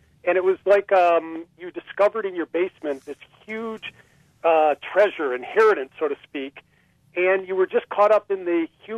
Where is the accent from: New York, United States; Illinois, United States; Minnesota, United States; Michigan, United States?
Michigan, United States; Detroit; I mean, and we're from Detroit. Can you imagine?